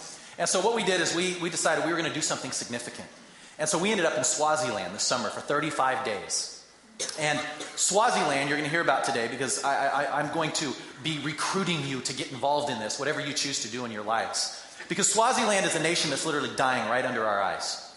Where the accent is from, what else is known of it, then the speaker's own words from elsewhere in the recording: Colorado, United States; You know, I'm from Colorado, and it wasn't this cold when I left.